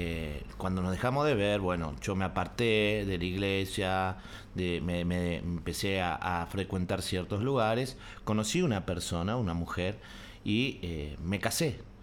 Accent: Buenos Aires, Argentina; yo vengo, soy argentino, vengo de un barrio que se llama Villa Lugano

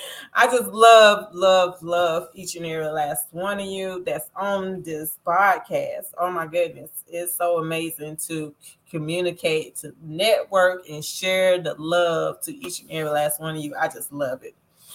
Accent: California, United States; now in Texas, United States; I'm from California, but I live in Texas.

